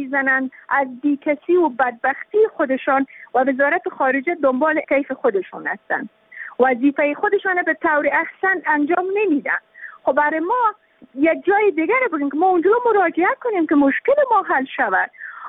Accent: Afghanistan; ما که تابع افغانستان هستیم، ما که افغان هستیم،

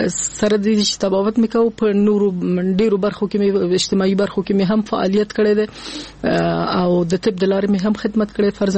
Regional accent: Kabul, Afghanistan; also born or lived in Nangarhar; زه د ننګرهار ولایت یم، اما زیږیدلی په کابل کې یم.

